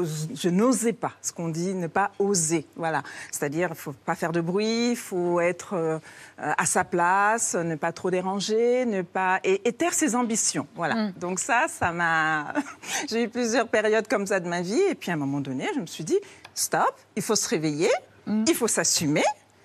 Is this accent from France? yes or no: no; Sweden; Donc, je réponds que je suis suédoise.